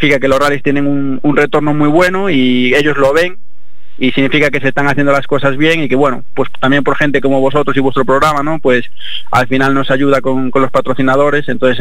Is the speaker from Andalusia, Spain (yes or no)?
no; Arteixo, Galicia, Spain; para mí es un orgullo llevar a mi pueblo por todo el mundo.